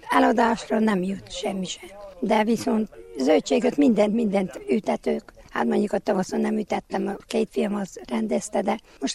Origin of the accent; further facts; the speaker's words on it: Homoródremete, Harghita, Romania; Homorod Remetei lakos. Itt is születtem, itt is éltem.